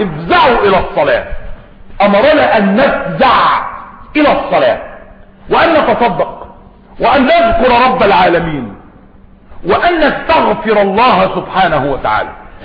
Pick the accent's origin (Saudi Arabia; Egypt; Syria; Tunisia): Egypt; وما أدري هل سيحدث كسوف كلي في بلادنا مصر